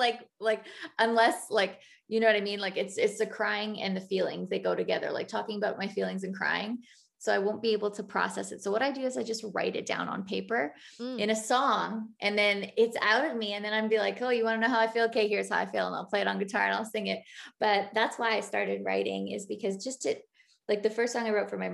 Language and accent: English; Hudson Bay, Saskatchewan, Canada; I'm from Hudson Bay, Saskatchewan